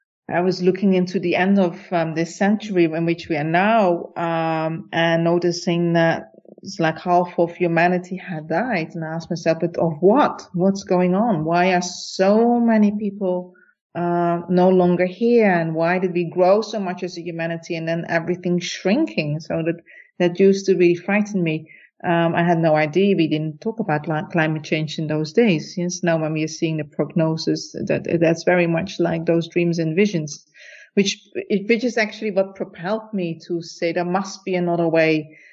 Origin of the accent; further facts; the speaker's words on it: Netherlands; I was growing up in the Netherlands